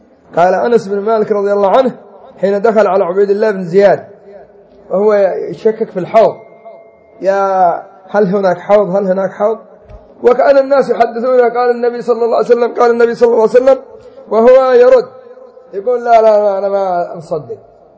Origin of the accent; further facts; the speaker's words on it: Yemen; هؤلاء مثلا المعتزلة الشيعة الذين عندنا في اليمن